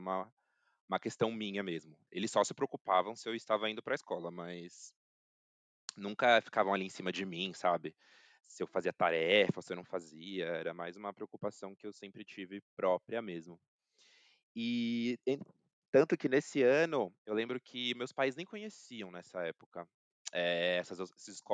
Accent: São Bernardo do Campo, São Paulo, Brazil; born there; tenho 27 anos, nasci aqui em São Paulo, especificamente na Grande São Paulo, em São Bernardo do Campo, moro com a minha família.

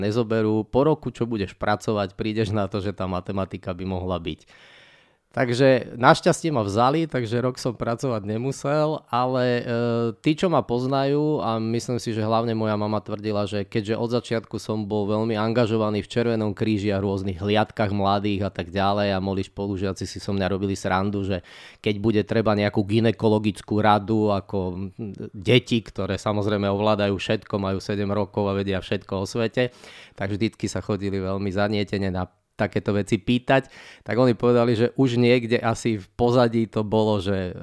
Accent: Kremnica, Banská Bystrica Region, Slovakia; also born or lived in Žiar nad Hronom; som chlapec zo stredného Slovenska. Pochádzam z Kremnice, narodil som sa v Žiari nad Hronom, pretože v Kremnici tesne predtým zrušili pôrodnicu.

